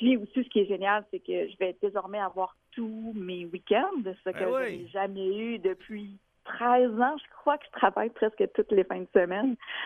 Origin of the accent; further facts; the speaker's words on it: Port-Cartier, Quebec, Canada; je suis une fille de région. Je viens de la Côte-Nord. Mon père est encore sur la Côte-Nord. Mes amis, j'ai grandi à Port-Cartier.